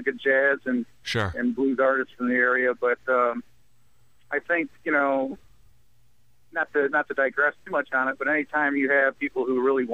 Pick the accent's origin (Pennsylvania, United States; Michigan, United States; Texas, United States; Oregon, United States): Michigan, United States; Flint; Well, you know, growing up in Flint, aside from the musical aspect of it, just growing up in Flint defines me for better or for worse.